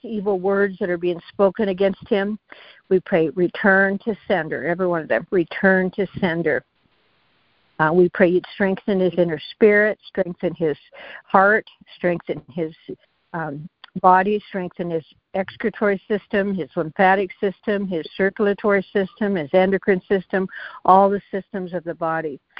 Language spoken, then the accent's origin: English; Wyoming, United States; I'm from Wyoming, so I'm praying for a team from Wyoming to come and represent Wyoming in the tent.